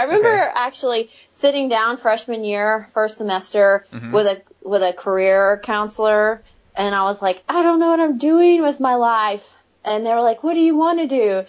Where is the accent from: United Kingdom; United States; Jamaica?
United States; Texas; now in Nashville, United States; I'm from Texas and I wanted to stay warm still. And so I came to Nashville